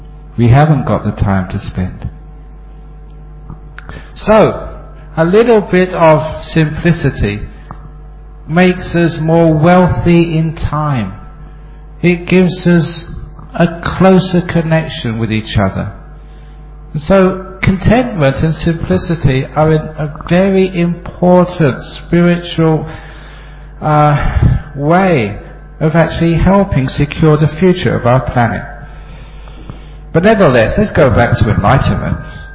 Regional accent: Australia; even though I'm Australian

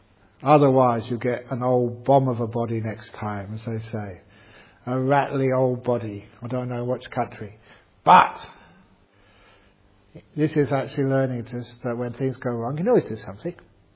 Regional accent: England, United Kingdom; the country where I grew up in England

